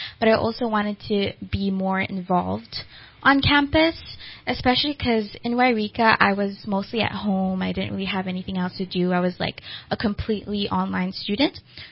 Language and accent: English; Dubai, United Arab Emirates; born or raised there; English is a second language; now in California, United States